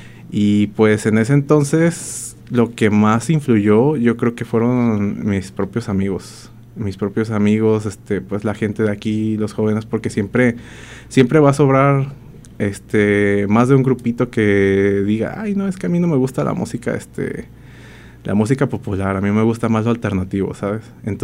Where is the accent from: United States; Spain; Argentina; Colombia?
United States; Oakland, California; Soy de aquí, de Oakland.